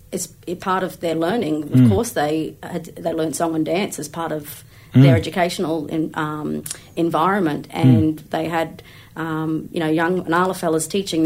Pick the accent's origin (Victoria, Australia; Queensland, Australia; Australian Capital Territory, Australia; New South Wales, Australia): Queensland, Australia; Brisbane; I grew up in Brisbane. Our first cousins were not in Brisbane. And we were like the one Aboriginal family at our primary school and our high school